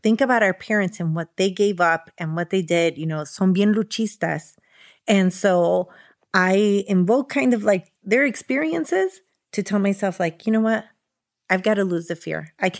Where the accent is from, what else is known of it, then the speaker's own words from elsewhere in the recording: Chicago, Illinois, United States; So I was born here in Chicago. My mom is from Durango and my dad's from Jalisco